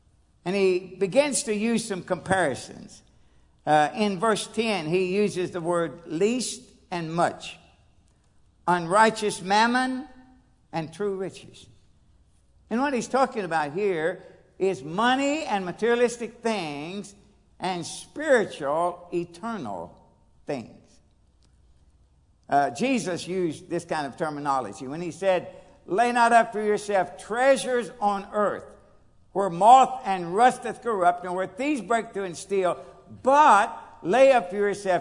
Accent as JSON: {"language": "English", "town": "Nortonville", "region": "Kentucky", "country": "United States", "tie": "born there"}